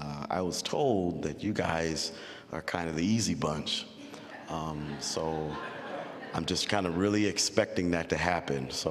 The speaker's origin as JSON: {"language": "English", "town": "Richmond", "region": "California", "country": "United States", "said": "I'm from Richmond, California. And it is every bit of hood and ghetto that you could think."}